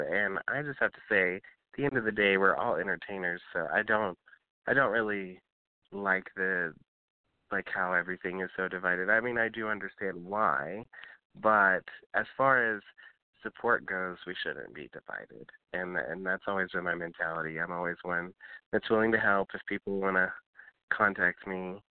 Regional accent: Florida, United States; now in Asheville, United States; No, that's because I'm from Florida, and my great grandmother was like, you're not going to sound like you're from the South, and you're not going to sound like you're from the North.

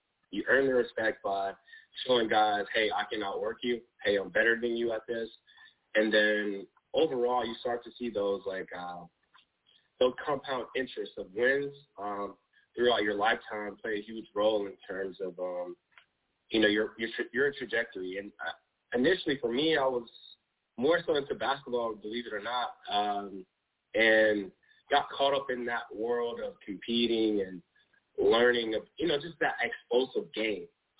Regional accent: Cordele, Georgia, United States; First of all, I was born and raised in Georgia, a small town called Cordell, down similar to Florida

